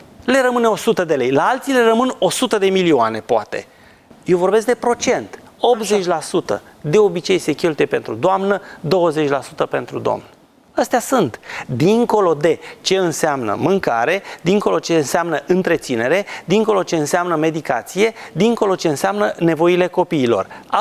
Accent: Romania; din punctul nostru de vedere al românului, pentru că sunt român, prefer sistemul să nu fiu dator

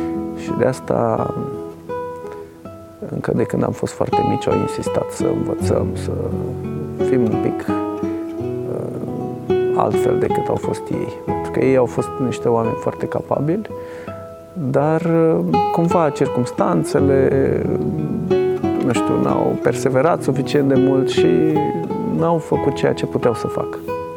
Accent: Brașov, Brașov County, Romania; born there; M-am născut la Brașov în 1976, într-o familie de muncitori.

